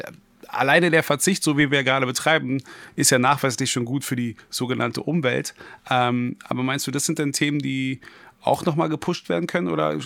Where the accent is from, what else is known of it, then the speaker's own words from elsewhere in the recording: Berlin, Germany; born there; ich bin ja gebürtiger Berliner.